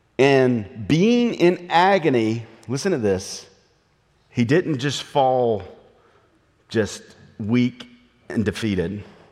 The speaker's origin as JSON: {"language": "English", "region": "the South", "country": "United States", "said": "because I am from the South and we talk like this normally"}